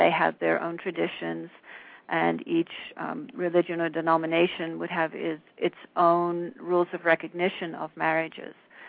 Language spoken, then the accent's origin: English; South Africa; As you may know, I'm from South Africa originally.